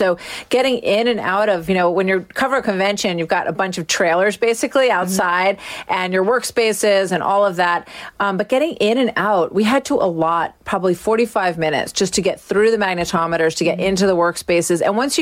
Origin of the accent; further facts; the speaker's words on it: New Jersey, United States; we lost several people in my town, in my hometown in New Jersey